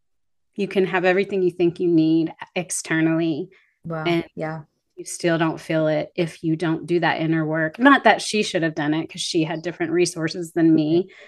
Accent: Louisiana, United States; I grew up in Louisiana and we didn't have certain foods. And so now even living in Texas for a decade

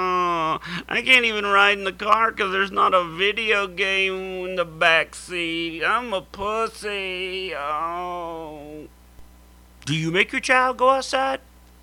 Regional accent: Texas, United States; And growing up in Texas in the heat, if you could find like a dead run-over frog that was just flat and stiff, it was like a ninja star.

